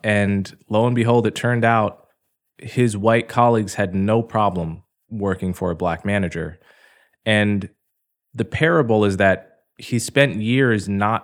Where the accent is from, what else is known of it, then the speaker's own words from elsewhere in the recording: Montclair, New Jersey, United States; Whereas growing up in Montclair, New Jersey, the attitude was that race is only skin deep, race doesn't matter